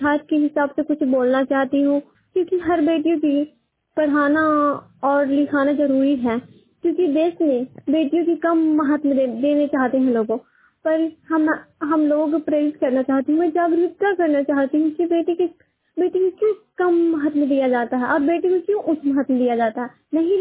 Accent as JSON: {"language": "Hindi", "town": "Hilsa", "region": "Bihar", "country": "India", "said": "और मैं हिलसा पुना की निवासी हूँ, जिला नालंदा है।"}